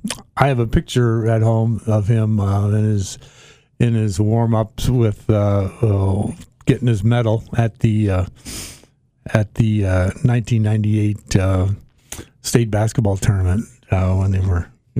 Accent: Belvidere, Illinois, United States; I grew up in Belvidere, Illinois, and that's where I got my first job at the paper there.

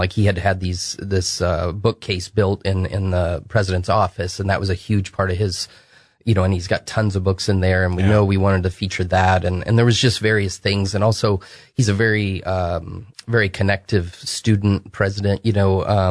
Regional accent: Galesburg, Illinois, United States; born there; I was born in Galesburg, but, and I'm familiar with Knoxville, but don't know all the history.

